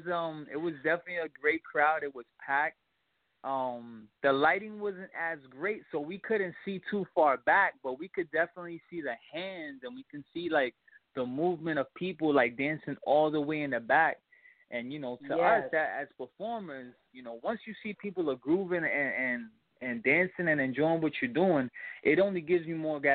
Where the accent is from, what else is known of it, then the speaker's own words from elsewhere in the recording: New York, United States; Well, we're originally from New York. That's where we're based out of.